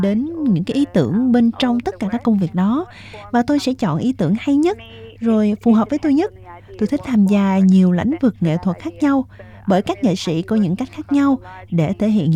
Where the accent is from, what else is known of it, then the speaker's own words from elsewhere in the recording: Australia; tôi sinh ra và lớn lên ở Úc, nên tôi không cảm thấy có vấn đề gì